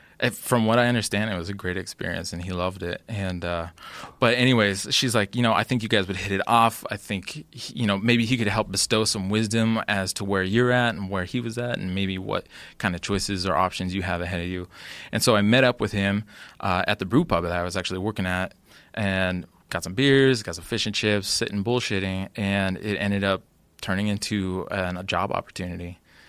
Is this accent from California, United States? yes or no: no; Olympia, Washington, United States; At the time, I was working in a restaurant, actually in my hometown of Olympia.